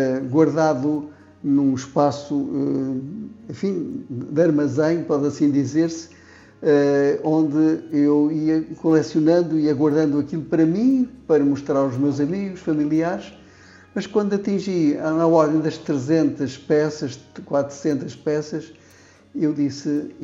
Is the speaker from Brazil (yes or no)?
no; Norte, Portugal; indo inclusivamente até Trás-os-Montes, até à minha terra